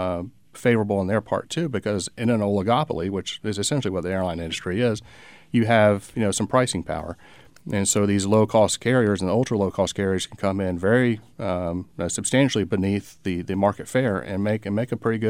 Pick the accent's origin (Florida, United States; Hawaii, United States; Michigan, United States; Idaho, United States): Florida, United States; Gainesville; I grew up in Gainesville, Florida.